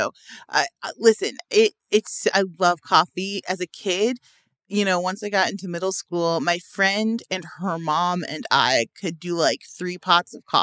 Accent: Midwest, United States; now in Los Angeles, United States; And I'm from the Midwest. So, you know, it's cold as H in the morning.

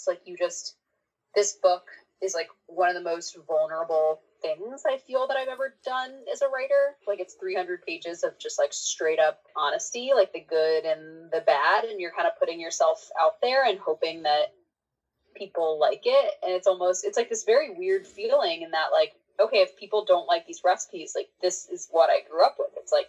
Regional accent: Texas, United States; I mean, I had a lovely childhood, but it was like, I mean, it was hard in the way that, like, being a kid of color in the 90s and early 2000s was

